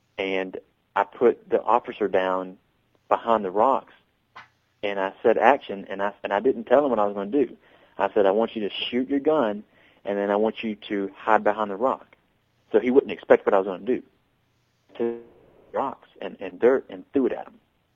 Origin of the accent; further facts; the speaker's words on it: Georgia, United States; accent: Georgia; I'm from Georgia and I have an accent from Georgia